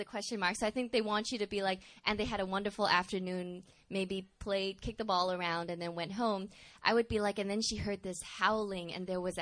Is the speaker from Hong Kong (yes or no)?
yes; Hong Kong; So I grew up in Hong Kong, which is in a Chinese – I went to local Chinese schools